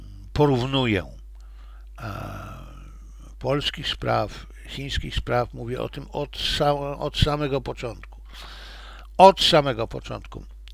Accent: China; ponieważ jestem Chińczykiem i dla mnie to jest logiczne

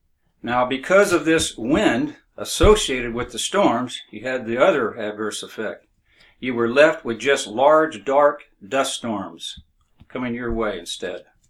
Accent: Florida, United States; When growing up in Central Florida, it's another place here in Florida in the 1950s and 60s, I saw several natural flowing water springs.

